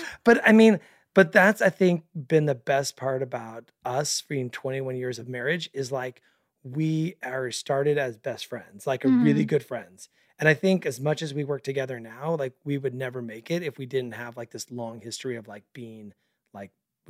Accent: Mesa, Arizona, United States; we both born and raised in Northeast Mesa.

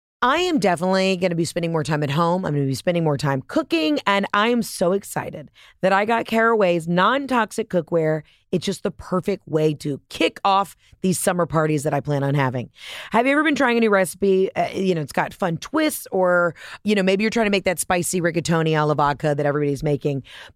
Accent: Atlanta, Georgia, United States; I'm from Atlanta, okay? So I can do what I need to do.

